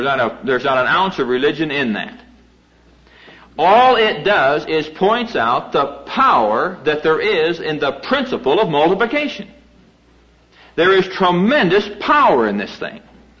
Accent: Iowa, United States; back in Iowa, you know. This train that he mentioned that comes through my hometown.

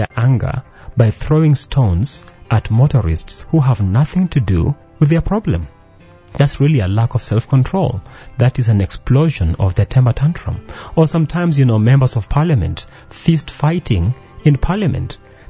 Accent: Western Kenya, Kenya; I remember growing up in Western Kenya, and the girls that I grew up

